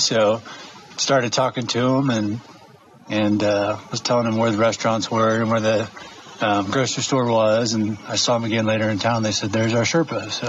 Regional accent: Midwest, United States; I mean, I'm from the Midwest. You know, you know about the Midwest. It's pretty flat. There's a lot of farmland

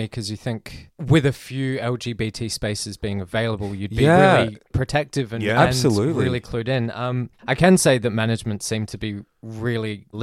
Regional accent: Adelaide, South Australia, Australia; No, I'm from Adelaide.

